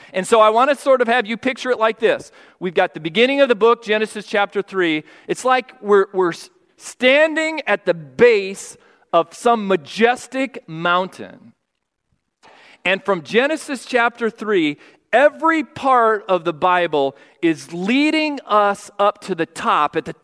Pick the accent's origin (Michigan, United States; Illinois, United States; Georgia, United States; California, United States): California, United States; also born or lived in Colorado; Actually, I was born in Colorado, grew up in California.